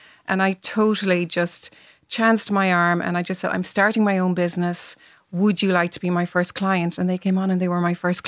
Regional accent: Tralee, County Kerry, Ireland; Yeah, I had various jobs in the UK and Ireland in marketing and PR, and landed myself back in Tralee, my hometown, and just couldn't get the jobs I would have had in the UK.

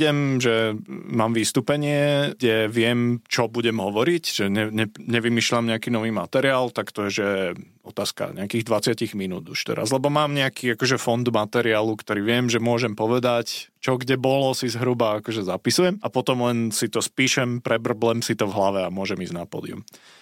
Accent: Žilina, Žilina Region, Slovakia; nemám vlasy, pochádzam zo Žiliny.

